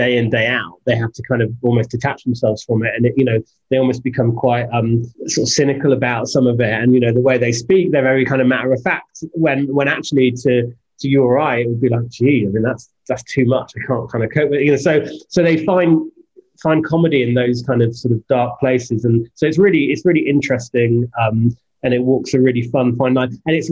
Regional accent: United Kingdom

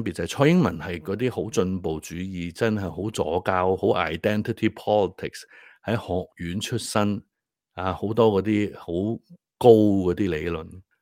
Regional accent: Hong Kong

